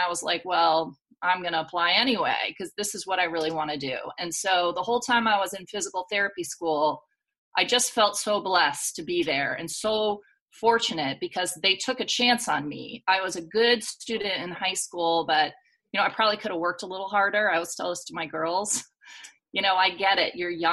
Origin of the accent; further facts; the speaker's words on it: Vermont, United States; But when I was 16, I grew up in Vermont, but I never really skied until I was 16.